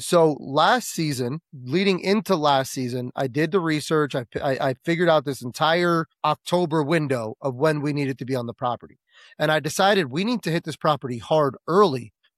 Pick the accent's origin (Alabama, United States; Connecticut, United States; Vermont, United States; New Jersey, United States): New Jersey, United States; I'm from New Jersey. We don't get the deer that people get in Ohio or Iowa